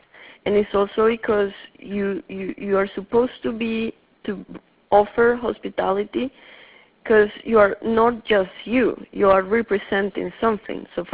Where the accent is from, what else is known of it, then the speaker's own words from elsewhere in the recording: Colombia; Well, I grew up in Colombia, and I come from a family that is from a specific region that is considered one of the most friendly people there.